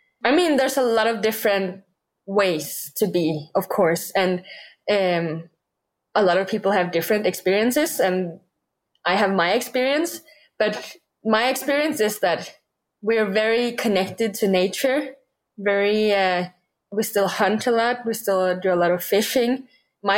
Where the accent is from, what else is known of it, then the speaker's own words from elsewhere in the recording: Greenland; English is a second language; I do biathlon. I am from Greenland, but I race for Denmark in the Olympics.